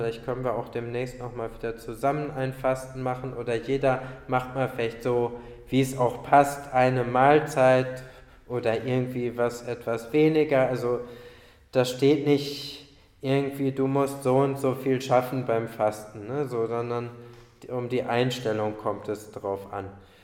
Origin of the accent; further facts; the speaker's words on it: Germany; weil ich bin kein Türke, ich bin Deutscher und ich bin Gast in diesem Land.